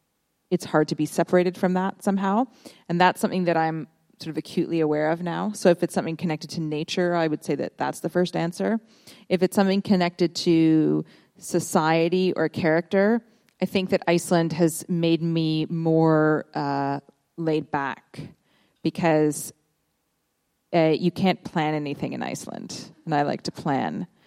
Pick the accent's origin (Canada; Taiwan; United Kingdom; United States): Canada; Ottawa, Ontario; I grew up just outside of Ottawa, which is not at all near the sea. And now I am surrounded by the sea all the time.